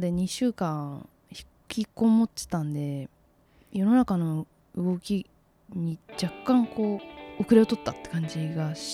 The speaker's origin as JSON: {"language": "Japanese", "region": "Tokyo", "country": "Japan", "tie": "born there", "said": "それは私が東京生まれだからそう思うのかもわかんないけれども"}